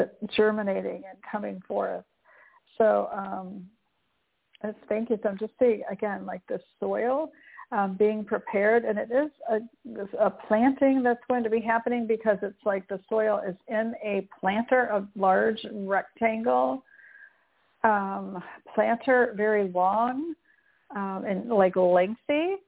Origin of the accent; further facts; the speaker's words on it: Michigan, United States; I grew up in the north. I grew up in Michigan and we had like dark, rich, black soil.